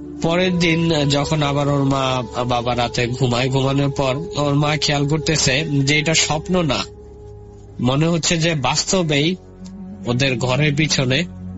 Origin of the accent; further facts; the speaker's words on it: Rajshahi Division, Bangladesh; আমার গ্রামের বাড়ি হচ্ছে জয়পুরহাট জেলার কোন এক গ্রামে, আমি সঙ্গত কারণে গ্রামের নামটা বলছি না।